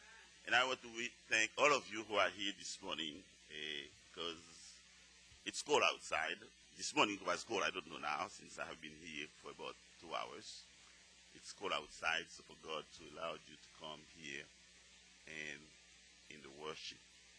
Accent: Haiti; now in United States; For when I came from Haiti, I came with nothing, and he has always kept me till today. That's 30 years this year. This July 17 will be 30 years since I've been in the U.S.

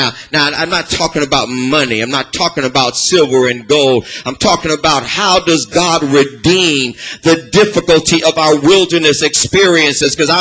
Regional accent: Los Angeles, California, United States; like I saw when I grew up in Los Angeles in 1982 and 1983 and 1984.

